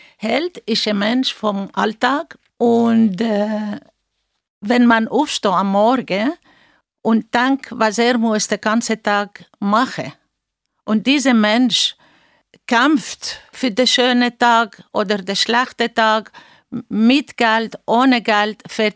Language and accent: German; Greece; now in Basel, Switzerland; ich bin Griechin und Schweizerin. Ich bin 74 Jahre alt